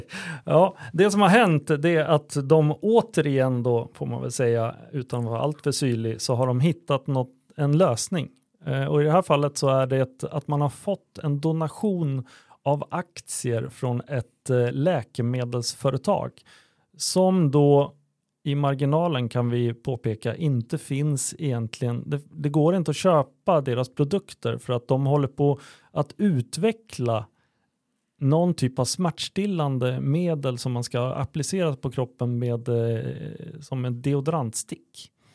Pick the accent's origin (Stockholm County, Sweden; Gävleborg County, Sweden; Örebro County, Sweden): Örebro County, Sweden; Örebro